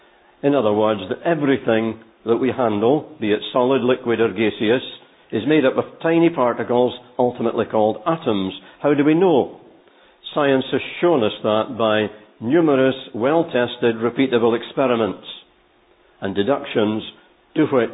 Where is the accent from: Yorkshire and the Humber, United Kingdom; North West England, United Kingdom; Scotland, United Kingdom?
Scotland, United Kingdom; accent: Scottish; maybe you're not accustomed to my Scottish accent yet, but you all get used to it, I promise you. Think how I've got to cope with all these English accents I've never heard before.